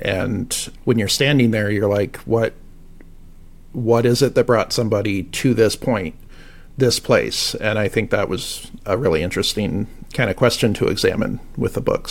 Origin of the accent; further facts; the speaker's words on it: Portland, Oregon, United States; moved away as an adult; I grew up in Portland, Oregon, and I moved here when I was 23. So I've almost been living here for 20 years.